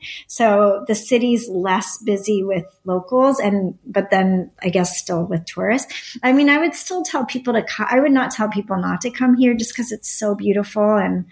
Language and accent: English; United States; I do. And I try not to be frustrated by it because I'm American too